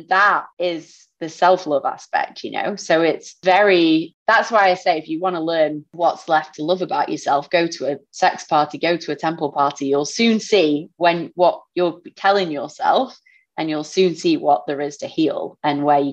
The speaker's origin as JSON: {"language": "English", "region": "England", "country": "United Kingdom", "tie": "born or raised there", "said": "Because at 24, growing up in England and partying, you know, all around, people just grab your ass and there's no consent."}